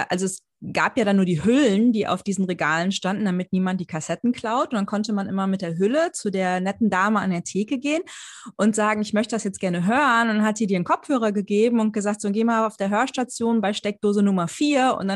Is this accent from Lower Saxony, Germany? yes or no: no; Gladbeck, North Rhine-Westphalia, Germany; ich bin ja in Gladbeck groß geworden, du in Hermeskeil, das sind alles kleine Städte mit echt kleinen Stadtbüchereien.